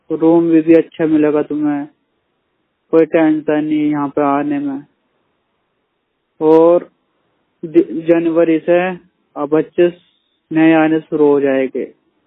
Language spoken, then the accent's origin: Hindi; Meerut, Uttar Pradesh, India; मैं मेरठ का रहने वाला हूँ।